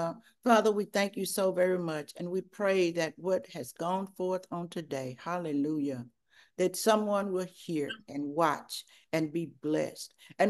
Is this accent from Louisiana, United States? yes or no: yes; Logansport, Louisiana, United States; born there; I was born in Logansport, Louisiana.